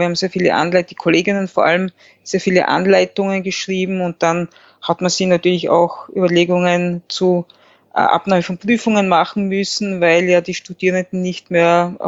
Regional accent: Austria; Im Nachhinein ist man immer gescheiter, so der Spruch bei uns in Österreich.

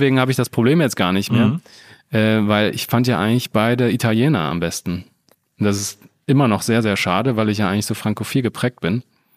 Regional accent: Aachen, North Rhine-Westphalia, Germany; also born or lived in Paris; ich habe in Paris studiert, das heißt, ich bin sehr frankophil aufgewachsen, ich bin in der Nähe von der Grenze aufgewachsen, bei Aachen

